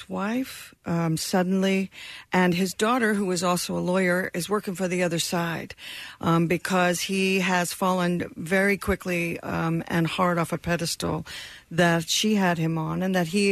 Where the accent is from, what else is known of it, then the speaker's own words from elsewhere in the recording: Florida, United States; also born or lived in England; Yeah. I grew up in Florida.